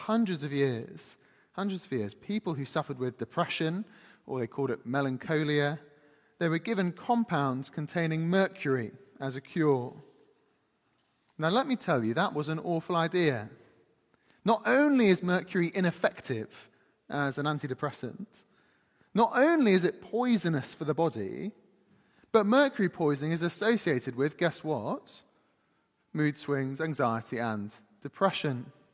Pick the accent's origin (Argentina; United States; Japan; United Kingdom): United Kingdom; Slough, South East England; I come from Slough, so I'm not winning that competition.